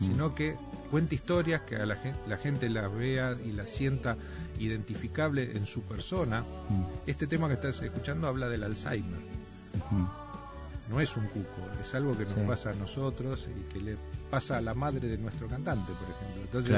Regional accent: Argentina; nosotros somos argentinos, presentamos nuestro disco en Argentina, tocamos en Argentina continuamente y tenemos muchos seguidores en Argentina.

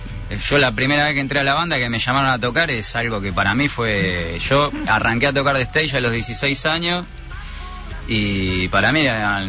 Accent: Morón, Buenos Aires Province, Argentina; en un cine, en Morón, yo soy de Morón

